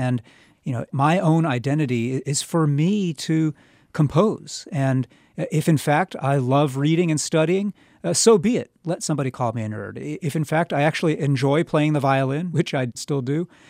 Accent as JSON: {"language": "English", "country": "United States", "said": "I'm American. My particular form of being American, which is informed by my Chinese heritage, is, in a little way at least, changing the very meaning and the content of American."}